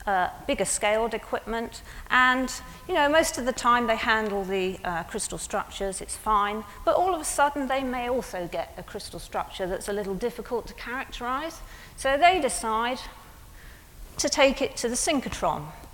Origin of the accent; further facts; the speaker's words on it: Bath, South West England, United Kingdom; So I come from Bath